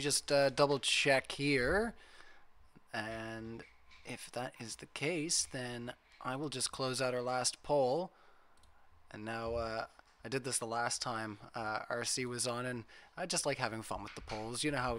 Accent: Canada; You know, I'm Canadian, and I just enjoy the kindness

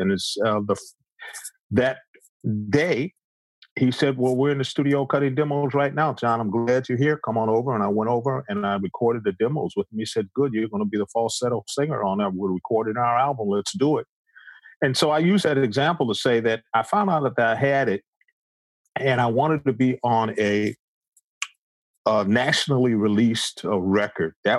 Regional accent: Cleveland, Ohio, United States; I left the group, to go back to my hometown of Cleveland, Ohio, to work in the steel mills for about 6 months

